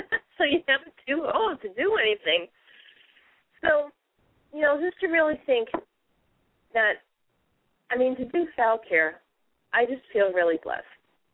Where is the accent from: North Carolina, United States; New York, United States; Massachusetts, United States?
Massachusetts, United States; Boston; Now, granted, I came from Boston.